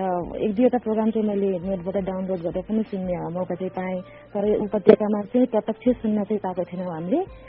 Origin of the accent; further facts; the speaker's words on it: Arghakhanchi, Lumbini Province, Nepal; मेरो घर चाहिँ अर्घाखाँची हो